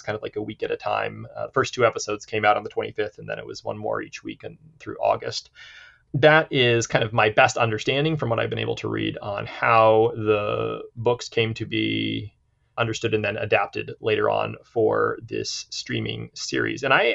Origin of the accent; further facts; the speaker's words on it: England, United Kingdom; I'm an English guy.